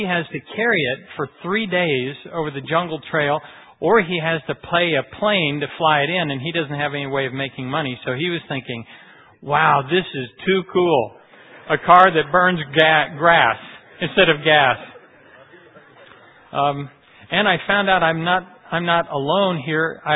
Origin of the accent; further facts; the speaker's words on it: Ecuador; Now, I grew up in Ecuador, so I don't know some of my family.